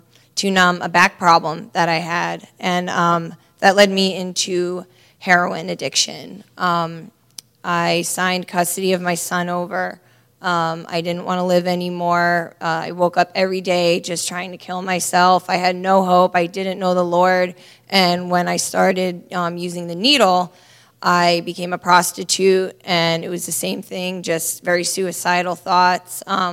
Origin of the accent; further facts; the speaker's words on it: East Brunswick, New Jersey, United States; I'm 26 years old, and I'm from East Brunswick, New Jersey.